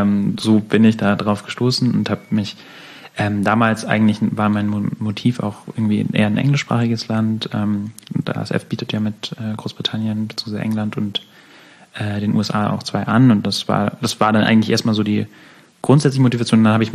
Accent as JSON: {"language": "German", "town": "Munich", "region": "Bavaria", "country": "Germany"}